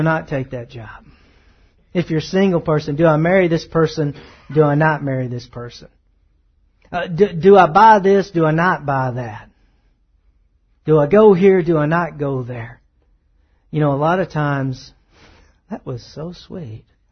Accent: Texas, United States; I'm probably wrong. I'm from East Texas.

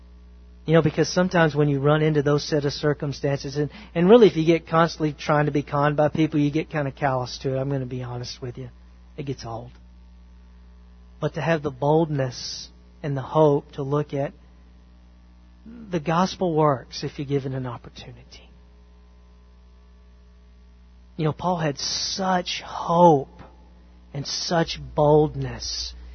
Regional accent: Bible Belt, United States; I knew about Jesus because I grew up in the Bible Belt.

